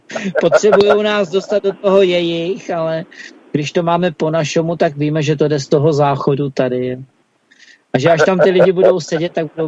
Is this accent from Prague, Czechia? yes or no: yes; Prague, Czechia; tak já jsem ze Žižkova, jo, takže ze Žižkova. A opravdu jsem na té Moravě někdy byl za Pražáka